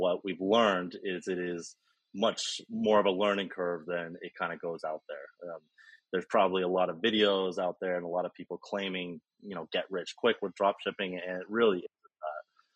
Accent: Vermont, United States; accent: American; No, I mean, I'm originally from the States. So I'm from Vermont

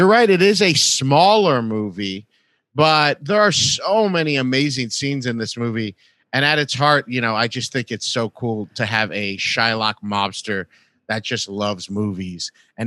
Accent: West Covina, California, United States; I used to go to the movies like all the time growing up in West Covina.

